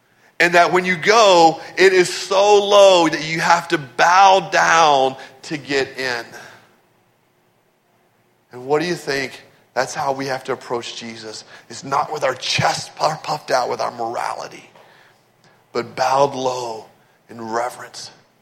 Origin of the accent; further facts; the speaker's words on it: Nederland, Texas, United States; at our church growing up in Nederland, Texas.